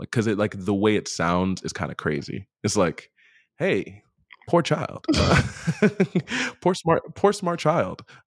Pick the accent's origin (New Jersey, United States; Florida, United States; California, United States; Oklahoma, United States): New Jersey, United States; Passaic; moved away as an adult; now in New York, United States; So hi, I am 26 and I grew up in Northern New Jersey. Passaic, if you know it, but just think Northern.